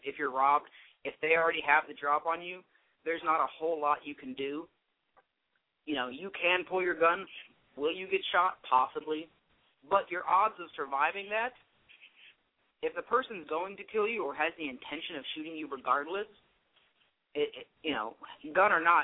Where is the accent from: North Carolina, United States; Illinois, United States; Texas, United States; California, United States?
Texas, United States; Yeah, well, I'm from Texas. I love guns. I grew up shooting. I've been in the Army 8 years, but every one of my guns has a purpose.